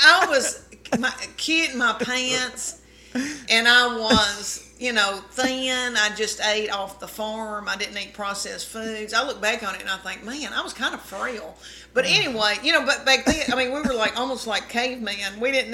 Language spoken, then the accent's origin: English; Adams, Tennessee, United States; I was raised in Adams, Tennessee, 500 people. And then I went to the University of Tennessee.